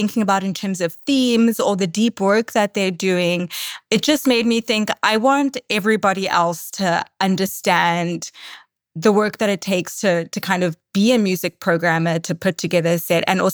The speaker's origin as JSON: {"language": "English", "country": "South Africa", "said": "It's always, as a South African, it's always a really, really great thing"}